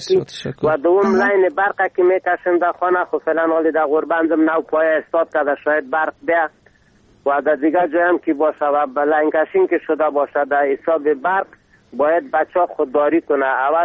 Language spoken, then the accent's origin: Persian; Afghanistan; افغان هستم، از غربان به تماس شدیم.